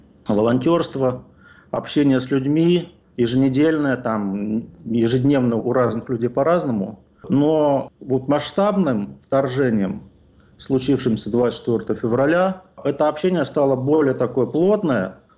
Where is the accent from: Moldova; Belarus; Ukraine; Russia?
Ukraine; moved away as an adult; also born or lived in Kazakhstan; now in United States; Я вырос в Украине. В 81 году отец решил из Казахстана уезжать полностью домой, в Украину, потому что он из Украины. Вырос я в Украине